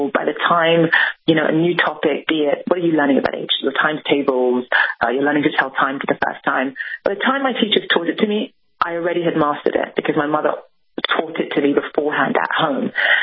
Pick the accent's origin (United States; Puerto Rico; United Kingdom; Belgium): United Kingdom; England; being minorities growing up in England.